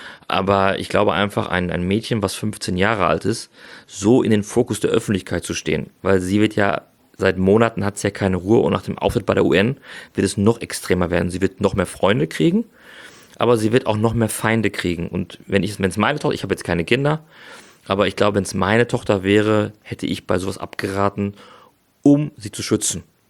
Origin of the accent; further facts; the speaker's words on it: Dortmund, North Rhine-Westphalia, Germany; Also Fußball, ja, ist als Dortmunder natürlich im Moment ein sehr leidiges Thema.